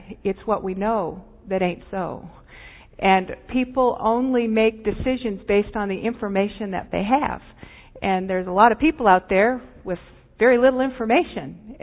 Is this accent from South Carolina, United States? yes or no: no; Riverside, California, United States; I grew up in Riverside.